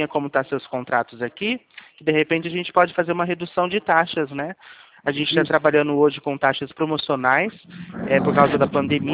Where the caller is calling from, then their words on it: São Paulo, Brazil; A gente é aqui do interior de São Paulo, que é de onde eu estou falando